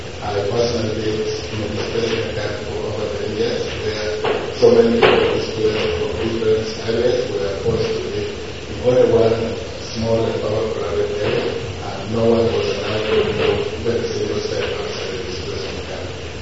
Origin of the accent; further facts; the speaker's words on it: Northern Region, Uganda; I was born in the Northern Uganda, grew up my entire time in the Northern Uganda, and I was about 4 years old